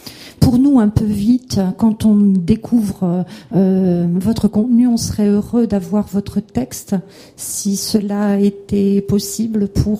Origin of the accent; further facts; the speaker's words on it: Flanders, Belgium; Je suis une Flamande d'origine, donc en reconnaissance quand je suis à Bruges, à Bruxelles